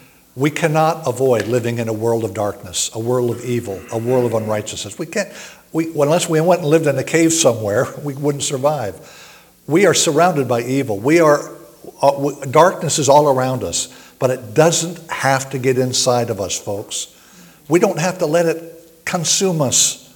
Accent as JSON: {"language": "English", "region": "Hawaii", "country": "United States", "tie": "born or raised there", "said": "We were growing up in Hawaii."}